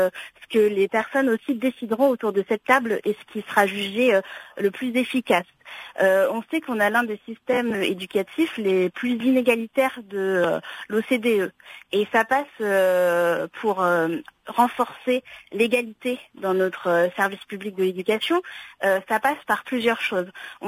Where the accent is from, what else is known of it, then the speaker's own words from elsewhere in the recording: Normandy, France; J'ai grandi, je suis née en Normandie, dans une famille franco-guinéenne, dans une ville ouvrière de la banlieue rouennaise.